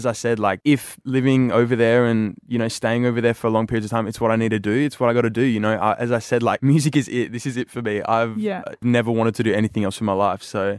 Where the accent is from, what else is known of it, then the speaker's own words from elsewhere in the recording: Australia; even though I am Australian